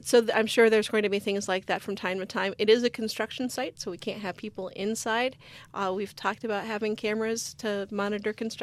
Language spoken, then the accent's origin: English; Michigan, United States; I grew up in Southeast Michigan, so it's something I'm keenly aware of.